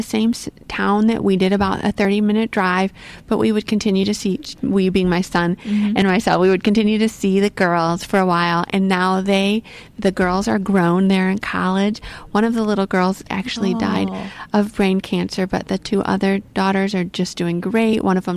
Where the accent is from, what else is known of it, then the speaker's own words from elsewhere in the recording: Kokomo, Indiana, United States; take me back to my hometown of Kokomo, Indiana, and just bring to life what God has brought me through.